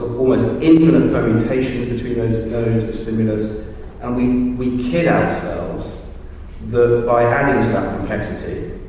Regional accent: London, United Kingdom; gyratory just puts bad thoughts in my head as a Londoner.

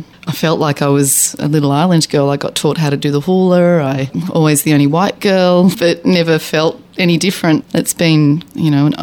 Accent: Sydney, New South Wales, Australia; born there; now in Melbourne, Australia; I'm actually Australian, probably about as Australian as you can get.

